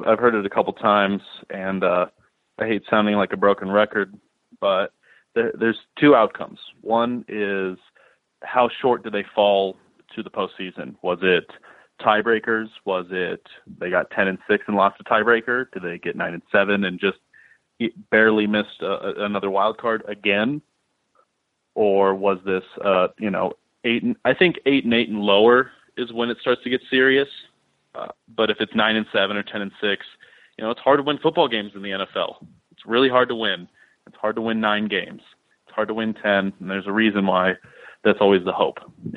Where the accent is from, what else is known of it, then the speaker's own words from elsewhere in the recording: Wyoming, United States; And I'm from Wyoming, so I can say that about Josh Allen, who played at University of Wyoming.